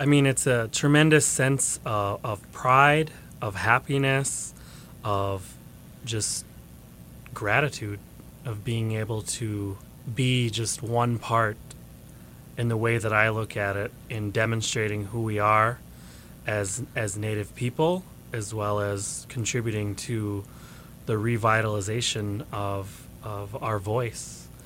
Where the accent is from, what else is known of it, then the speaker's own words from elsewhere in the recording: Lac du Flambeau, Wisconsin, United States; Well, I'm from Lac du Flambeau, Wisconsin. I'm from the Waswaganing Anishinaabe Aniniwug